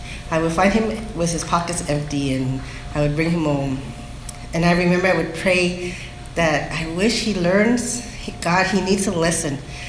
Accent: Bell, California, United States; I had never been to India. I'm from Bell. So I had only been like, maybe four miles all the way, all around.

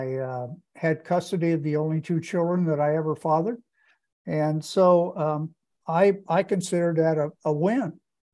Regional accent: Akron, Indiana, United States; So, "Well, where are you from?" And I'd say Akron, Indiana.

